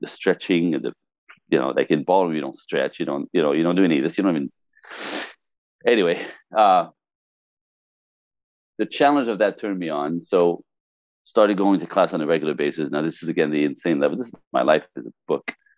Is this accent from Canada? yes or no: yes; Canada; I mean, seriously, I'm Canadian, right?